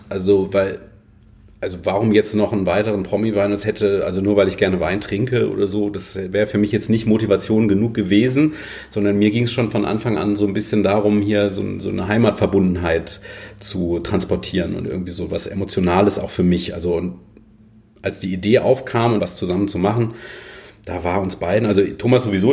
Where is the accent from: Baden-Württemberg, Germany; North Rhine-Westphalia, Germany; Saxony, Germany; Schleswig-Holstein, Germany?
Baden-Württemberg, Germany; Freiburg; Aber ich bin hier aufgewachsen in Freiburg.